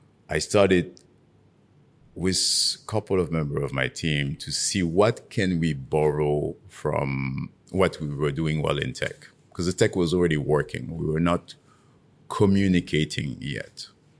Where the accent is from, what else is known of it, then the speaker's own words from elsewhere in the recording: Senegal; I always point to the fact that I come from Senegal.